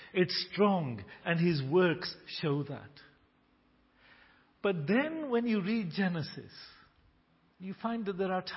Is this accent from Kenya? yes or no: yes; Kenya; born there; I'm a third generation Kenyan Asian. I was born in Kenya. My parents were born in Kenya. My grandparents were born in Kenya.